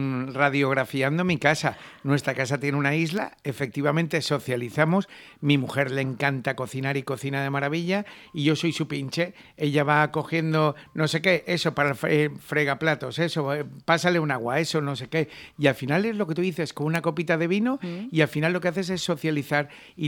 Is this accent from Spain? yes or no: yes; Spain; que somos españoles y todo el mundo lo dejamos para última hora.